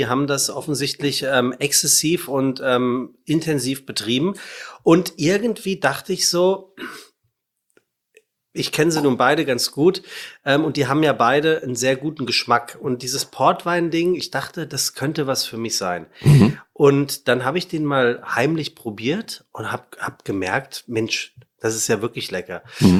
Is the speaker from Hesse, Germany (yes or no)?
yes; Frankfurt, Hesse, Germany; Ich bin ja Frankfurter.